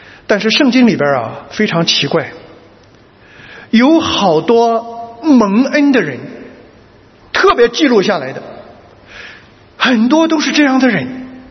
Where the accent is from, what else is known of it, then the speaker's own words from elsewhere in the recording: Shandong, China; 我们山东人有时候见了人啊，